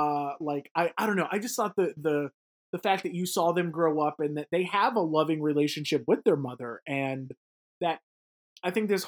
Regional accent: the South, United States; growing up in the South, that's what we used to do. We didn't have money.

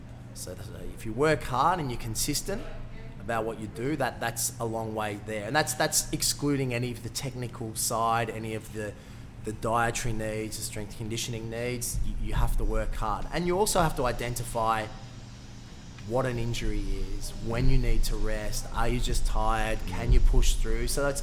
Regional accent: Australia; and I'm just a part-timer from Australia

